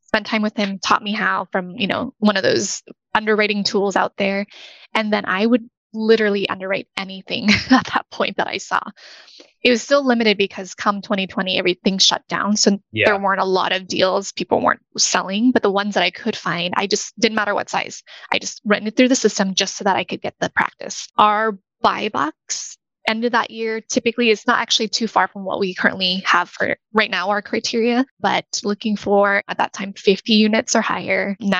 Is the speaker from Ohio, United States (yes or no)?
no; Arizona, United States; Also, part of that is because I grew up in Arizona and I'm very familiar with that market. Went to school in Tucson.